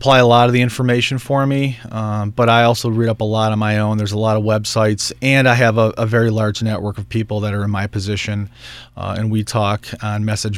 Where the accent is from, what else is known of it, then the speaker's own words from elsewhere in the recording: Buffalo, New York, United States; I am born and raised in Buffalo, New York. I still live in Buffalo, New York.